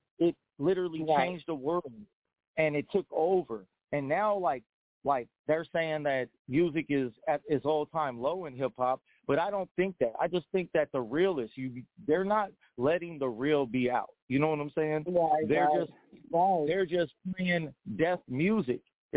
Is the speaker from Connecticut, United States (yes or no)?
no; Portland, Oregon, United States; I've been born and raised here. So born and raised in Portland on 9th until I was, 13, and then we moved to the Piedmont, and I was there until I was, 20, and now I live out here